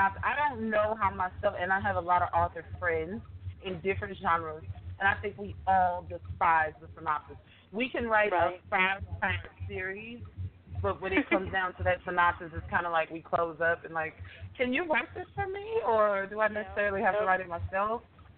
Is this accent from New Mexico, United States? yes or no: no; Texas, United States; I'm from Texas. I can't help you.